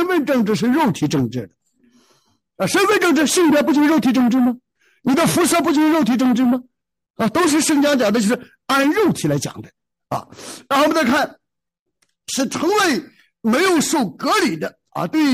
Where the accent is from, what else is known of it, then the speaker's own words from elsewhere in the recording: China; 我们中国人讲四方都是蛮夷啊